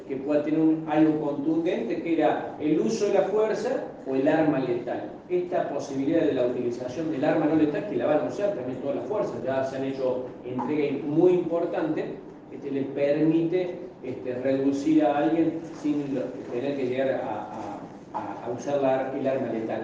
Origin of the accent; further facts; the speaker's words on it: Noetinger, Córdoba, Argentina; porque yo soy de Nuetinger